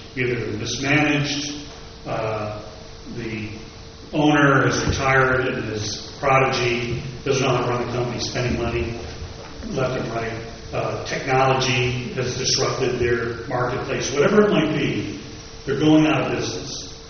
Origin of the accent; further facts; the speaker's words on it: Illinois, United States; I remember years ago when I worked in my hometown in Illinois